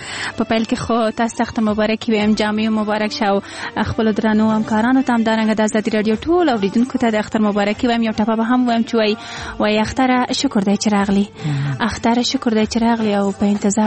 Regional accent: Kabul, Afghanistan; زه په کابل کې زیږېدلې یم او دلته رالویه شوې یم.

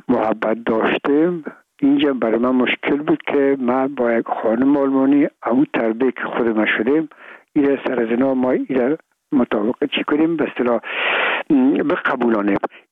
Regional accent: Afghanistan; ما افغان هستیم

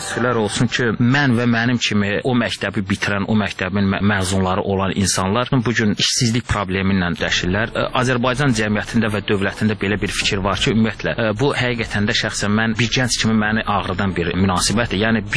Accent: Kvemo Kartli, Georgia; O kənddə doğulub boya başa çatmışam. 90-cı ilə qədər mən o kənddə yaşamışam.

